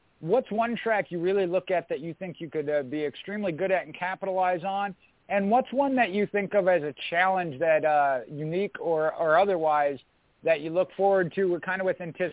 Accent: Wisconsin, United States; growing up in Wisconsin, I know some of the tracks up in that area haven't come from Minnesota.

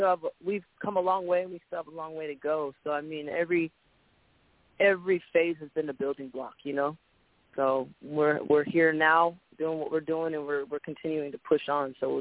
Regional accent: Seattle, Washington, United States; I'm from Seattle, Washington.

